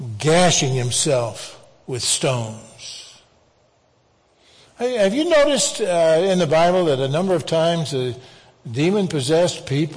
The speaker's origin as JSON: {"language": "English", "town": "New Braunfels", "region": "Texas", "country": "United States", "tie": "born or raised there", "said": "In my hometown of New Braunfels, there's a fellow that when I was a kid, 10, 11, 12 years old, we went to the Saturday movies"}